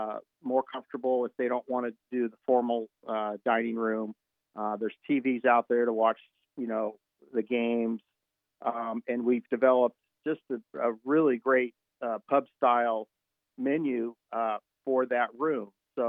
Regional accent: Manhattan, New York, United States; because we're from Manhattan

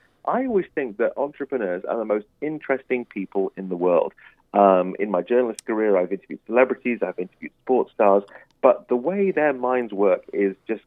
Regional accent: North West England, United Kingdom; now in United States; I am between Liverpool and Manchester.

